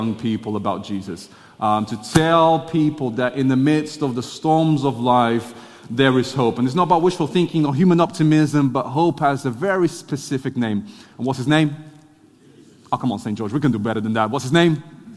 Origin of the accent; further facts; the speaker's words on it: Portugal; now in United Kingdom; I'm Portuguese. I was born in Portugal, son of missionaries. My parents are still out in Portugal. I was born in Portugal, grew up in Portugal